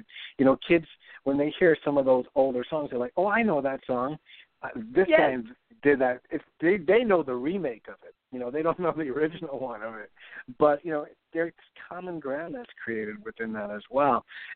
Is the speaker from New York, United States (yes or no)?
yes; New York City, New York, United States; I grew up in the Bronx in New York, and all of my friends had a half an hour to play their mixtape